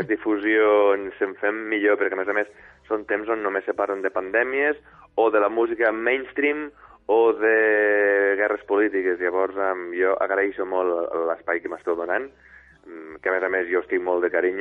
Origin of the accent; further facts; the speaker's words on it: Miravet, Catalonia, Spain; que sa mare també venia de Miravet, del meu poble.